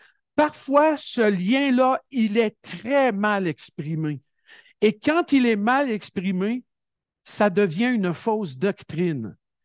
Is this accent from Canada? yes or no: yes; Quebec, Canada; ce qu'on appelle chez nous au Québec la footing